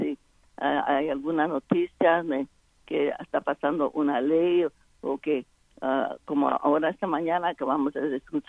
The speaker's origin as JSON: {"language": "Spanish", "town": "Stockton", "region": "California", "country": "United States", "tie": "born or raised there", "also_born_or_lived": "New Mexico", "said": "nací en Nuevo México, pero me crié en Stockton, California."}